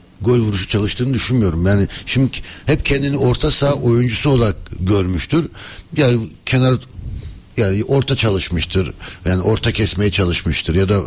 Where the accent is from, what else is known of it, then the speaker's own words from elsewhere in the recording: Germany; Ben tabii Almanya'da doğdum, büyüdüm ve küçükken hakikaten